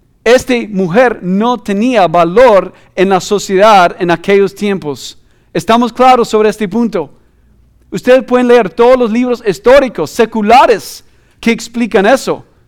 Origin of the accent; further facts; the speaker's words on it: Nicaragua; todo lo que yo he sufrido como mujer nicaragüense